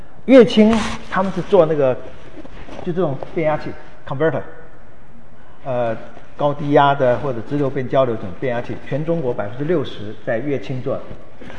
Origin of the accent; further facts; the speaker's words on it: Taiwan; 我台湾长大了